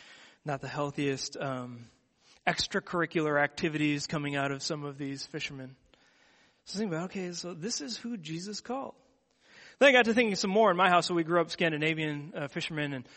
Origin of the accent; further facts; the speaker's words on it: Seattle, Washington, United States; I grew up in Seattle, Washington, and the family business on my mom's side was selling electronics to fishermen.